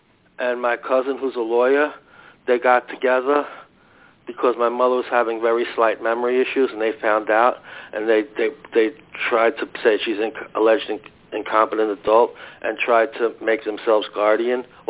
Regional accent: New Jersey, United States; Okay, I'm from New Jersey. I've been a member for a few months already

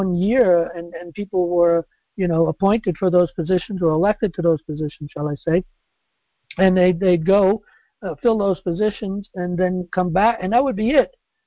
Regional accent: New York City, New York, United States; I come from New York City, so I've known about Trump for many, many years

